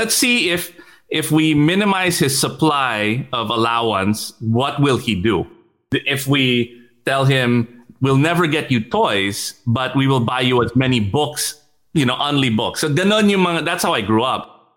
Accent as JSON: {"language": "English", "country": "Switzerland", "tie": "born or raised there", "also_born_or_lived": "United States", "said": "I grew up in Switzerland and in the US"}